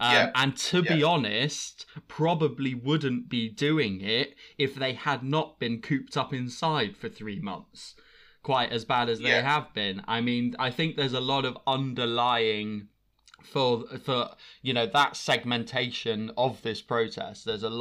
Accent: United Kingdom; And I just felt like as a Brit

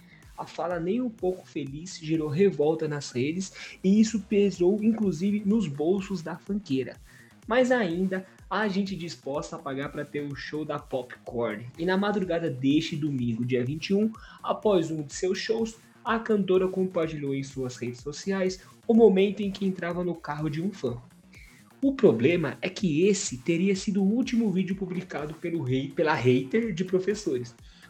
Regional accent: Guarulhos, São Paulo, Brazil; Mentira, eu sou de Guarulhos.

